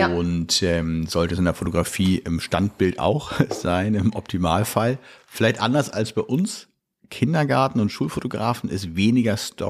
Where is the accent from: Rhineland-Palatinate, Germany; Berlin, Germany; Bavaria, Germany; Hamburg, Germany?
Hamburg, Germany; Ich komme aus dem Norden Deutschland. Ich bin Hamburger, wenn du so möchtest. Dann habe ich noch eine Portion Kalifornien in mir.